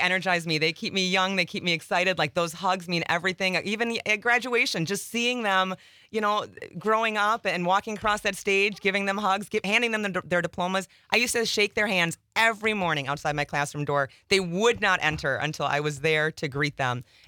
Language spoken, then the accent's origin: English; Wisconsin, United States; No. I'm from Wisconsin.